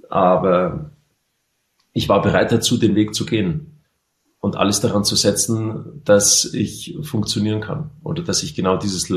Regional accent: Garmisch-Partenkirchen, Bavaria, Germany; zum Beispiel Skiweltmeisterschaften in Garmisch-Partenkirchen in meiner Heimat.

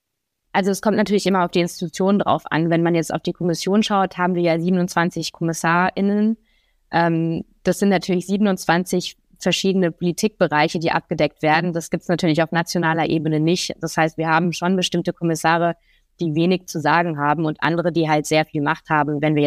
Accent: Freiburg, Baden-Württemberg, Germany; also born or lived in Tours, France; Ich bin in Tours geboren, also in Frankreich, bin aber Deutsch-Französin und in Freiburg auch aufgewachsen.

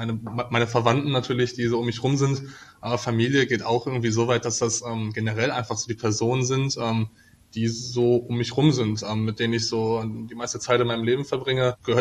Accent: Krefeld, North Rhine-Westphalia, Germany; Heimat ist einfach, kann einfach nur Krefeld sagen, glaube ich. Also ich bin selber jetzt komplett in Krefeld aufgewachsen.

